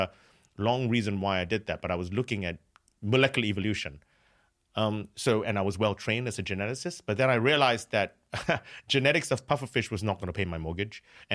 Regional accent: San Francisco, California, United States; moved away as an adult; So I'm from San Francisco. That's where I did my high school.

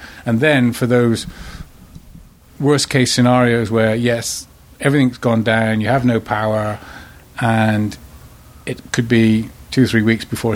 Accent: Hereford, West Midlands, United Kingdom; I'm on the border of border of Wales and England, a little place called Hereford.

